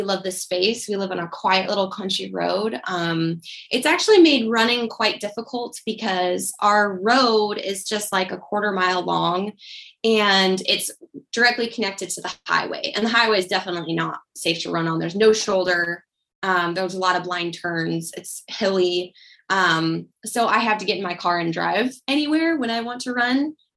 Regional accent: Montana, United States; also born or lived in Kansas / Georgia; seeing as I was born and raised in Montana. I definitely miss Montana, and every time I go home, I'm like, oh, we should move back.

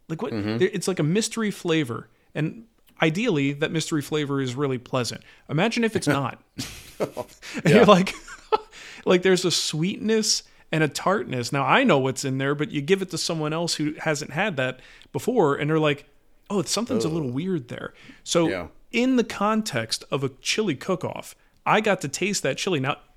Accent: New Jersey, United States; we grew up in New Jersey. What do we know about chili?

